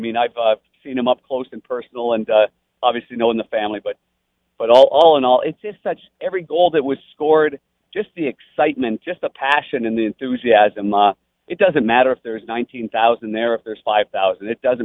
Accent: Canada; for me growing up in Canada, it was, you know, so much about, you know, junior hockey

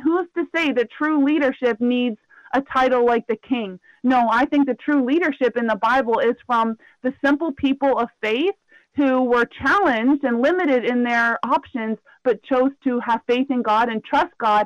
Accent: Canada; I come from Canada, and I think it was a different context than some of the women in my classes.

